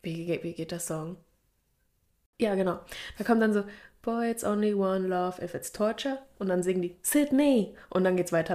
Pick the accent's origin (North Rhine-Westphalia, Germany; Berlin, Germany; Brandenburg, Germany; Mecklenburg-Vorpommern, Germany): North Rhine-Westphalia, Germany; Gelsenkirchen; Und wir kommen ja aus Gelsenkirchen.